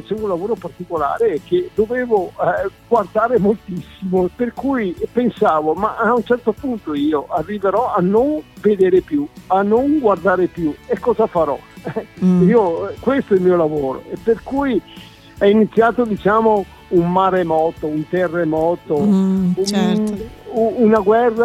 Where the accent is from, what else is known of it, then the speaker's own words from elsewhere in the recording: Battaglia Terme, Veneto, Italy; sono di Battaglia Terme, provincia di Padova. Ho 66 anni, ho perso la vista nel 2015.